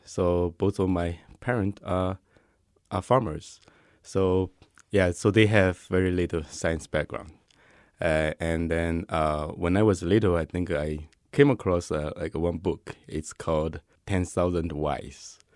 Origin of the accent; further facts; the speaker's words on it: China; because my hometown is in the southeast part of China, so there are a lot of granite, like a mountain